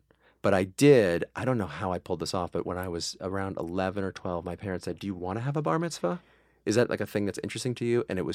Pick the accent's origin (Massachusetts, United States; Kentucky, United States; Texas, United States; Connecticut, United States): Massachusetts, United States; Mansfield; I grew up in a town called Mansfield, Massachusetts.